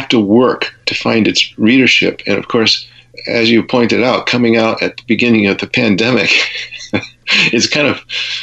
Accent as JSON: {"language": "English", "town": "Provincetown", "region": "Massachusetts", "country": "United States", "tie": "born or raised there", "said": "I remember growing up in Provincetown"}